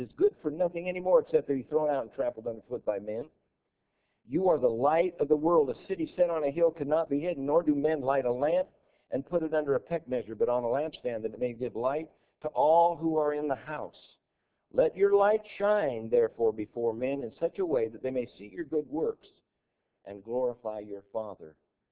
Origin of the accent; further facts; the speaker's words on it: United States; I'm an American and I know how to fly the flag.